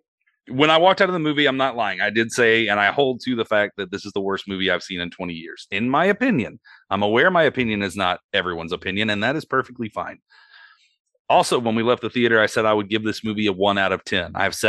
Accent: Midwest, United States; I'm from the Midwest. I know how we think.

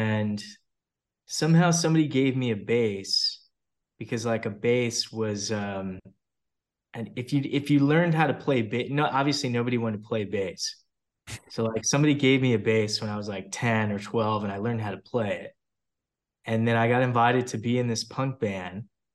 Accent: Texas, United States; It was a big deal. I didn't play. I played, like, you know, flag football when I was young.

